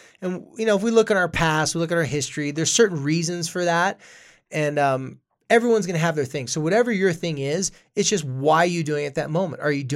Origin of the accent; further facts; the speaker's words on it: Carlsbad, California, United States; Dude, I was from Carlsbad, California. It's not like the ghettoest place in the world.